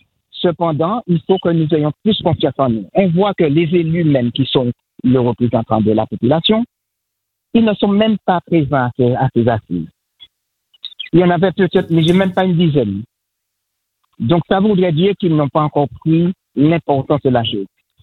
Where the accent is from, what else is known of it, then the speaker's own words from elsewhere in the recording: Martinique, France; parmi nous, nous sommes des Martiniquais